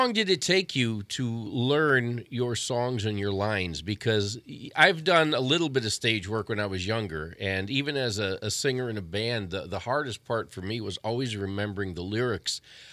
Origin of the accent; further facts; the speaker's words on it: Hobart, Indiana, United States; Oh, my hometown, yeah.